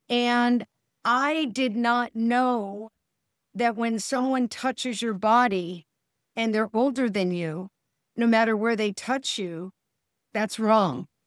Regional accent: United States; now in Southwest Florida, United States; I'm from the United States. I live in Southwest Florida

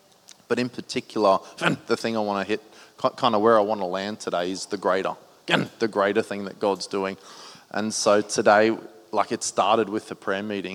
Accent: Sydney, New South Wales, Australia; I'm originally from Sydney. My dad's from Queensland.

